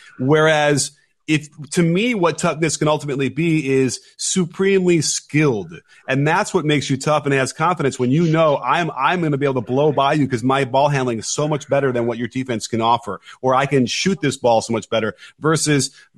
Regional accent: Chicago, Illinois, United States; And so I grew up in Chicago, was a huge Michael Jordan fan and understood.

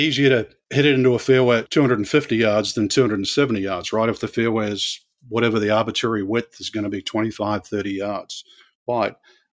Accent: New Zealand; where I grew up in New Zealand

